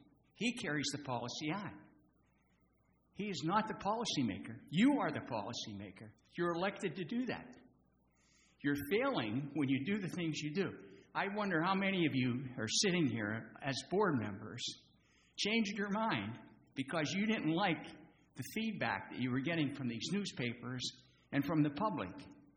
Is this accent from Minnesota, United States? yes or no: no; Port Orange, Florida, United States; I'm from Port Orange. I'm a resident and taxpayer there.